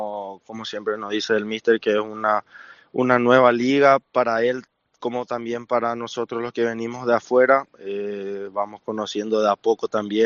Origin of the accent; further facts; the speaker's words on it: Paraguay; moved away as an adult; No, vine solo, o sea, cuando vine de Paraguay vine con mi representante, estuvo unos días, Luego ya volví a Paraguay